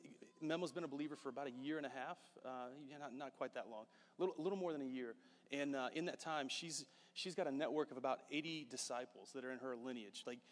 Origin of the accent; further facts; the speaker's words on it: Midwest, United States; we're people from Midwest United States moving into basically another country